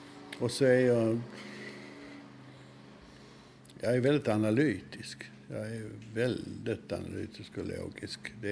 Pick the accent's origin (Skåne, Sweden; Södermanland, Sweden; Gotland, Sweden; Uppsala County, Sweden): Skåne, Sweden; Malmö; timme efter timme man har suttit på kortfilmsbiograf i Malmö när jag var liten